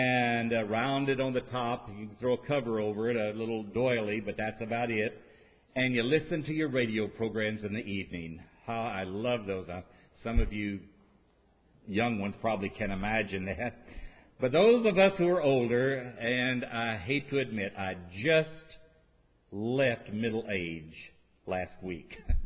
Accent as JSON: {"language": "English", "region": "Arkansas", "country": "United States", "said": "My father was an operatic tenor, so I was raised on classical music, though I'm from Arkansas."}